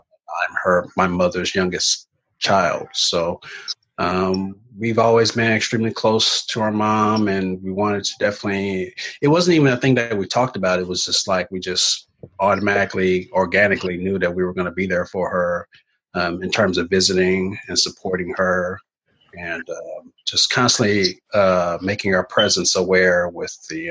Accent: Indianapolis, Indiana, United States; Yes, I'm from Indianapolis, Indiana.

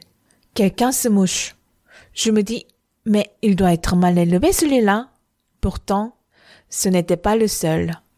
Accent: Gwangju, South Korea; French is a second language; Je suis né à Gwangju, la sixième ville la plus peuplée de Corée du Sud. Un million et demi d'habitants. Métropole située au sud-ouest de la péninsule, dans la province de Jeollanam-do. J'ai grandi là-bas.

